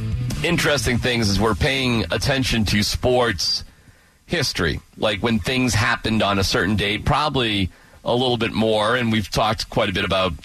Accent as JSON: {"language": "English", "town": "Boston", "region": "Massachusetts", "country": "United States", "tie": "born or raised there", "said": "Now, I was growing up in the Boston area, so we didn't know at the time that the Celtics were going to get Larry Bird."}